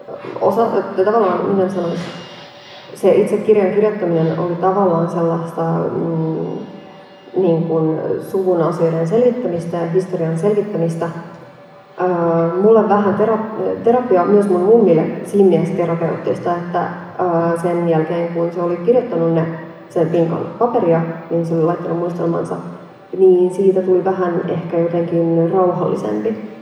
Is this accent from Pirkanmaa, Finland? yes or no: no; Helsinki, Uusimaa, Finland; me kotona puhuttiin viroa, ja mä oon siis Helsingistä kotoisin. Isovanhemmat asuivat Virossa, ja mä luulin, että me ollaan virolaisia